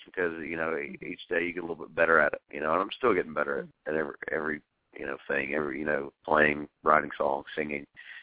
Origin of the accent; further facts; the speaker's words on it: Tullahoma, Tennessee, United States; I grew up in Tullahoma, Tennessee, which is about an hour south of Nashville.